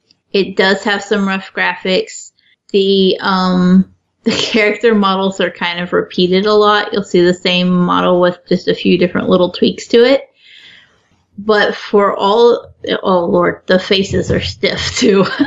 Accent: United States; I'm very American in that way.

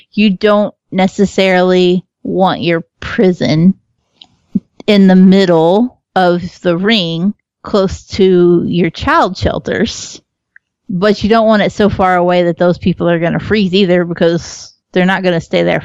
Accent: Kentucky, United States; I'm from Kentucky. We get to -4. I'm fine with that.

